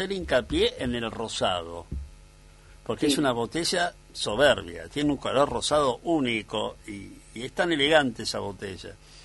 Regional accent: Buenos Aires, Argentina; Para aquellos que nacimos y crecimos en Buenos Aires

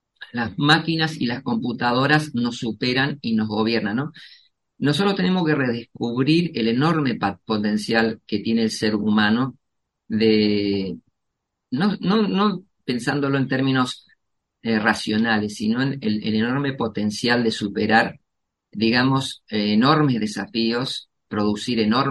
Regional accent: Paraná, Entre Ríos, Argentina; Yo soy de Entre Ríos, soy de la zona de Paraná.

